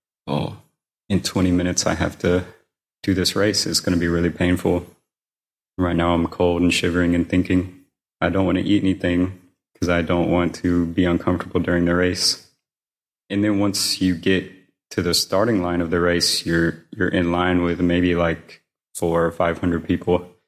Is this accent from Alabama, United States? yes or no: yes; Alabama, United States; and I'm from Alabama, and so all of our races will take place in the forest.